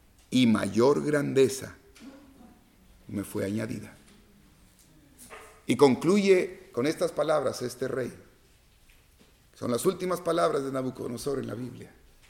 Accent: Tabasco, Mexico; Soy tabasqueño como el presidente, ¿verdad?

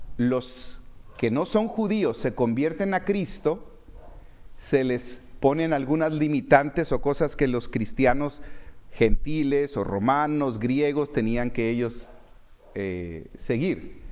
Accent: Tabasco, Mexico; yo crecí en Tabasco.

